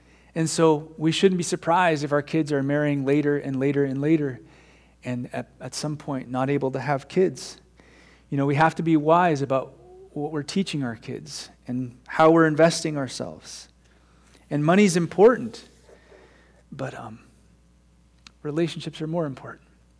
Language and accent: English; Portland, Oregon, United States; I lived in Portland. I was born and raised in Portland.